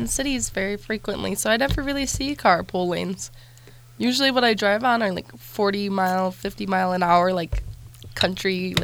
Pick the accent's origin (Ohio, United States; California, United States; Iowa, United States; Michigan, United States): Ohio, United States; Cleveland; also born or lived in Akron; Like, I'm from Cleveland and Akron